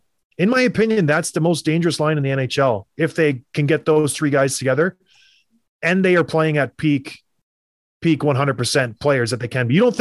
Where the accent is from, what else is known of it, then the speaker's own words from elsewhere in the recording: Canada; when I was growing up in Canada